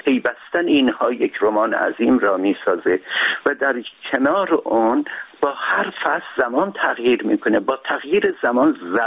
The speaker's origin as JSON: {"language": "Persian", "town": "Urmia", "region": "West Azerbaijan", "country": "Iran", "tie": "born or raised there", "said": "من در شهر خودم، یعنی ارومیه"}